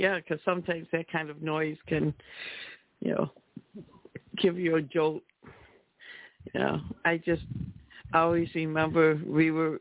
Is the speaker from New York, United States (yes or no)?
yes; Buffalo, New York, United States; And of course, I grew up in South Buffalo, which was primarily Irish back then.